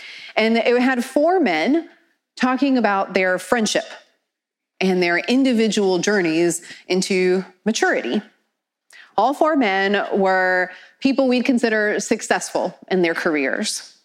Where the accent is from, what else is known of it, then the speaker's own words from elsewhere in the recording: Philadelphia, Pennsylvania, United States; I'm a kid from Philly. I've got a chip on my shoulder.